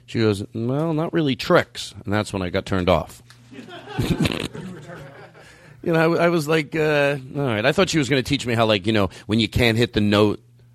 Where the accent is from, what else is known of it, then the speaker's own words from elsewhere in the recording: Philadelphia, Pennsylvania, United States; I grew up in Philadelphia, and I'm actually a pretty good driver in the snow.